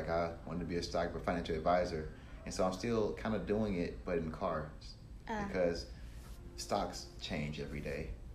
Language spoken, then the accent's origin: English; Louisiana, United States; moved away; And I moved here in 2008 from Louisiana, and I've been working here for 11 years.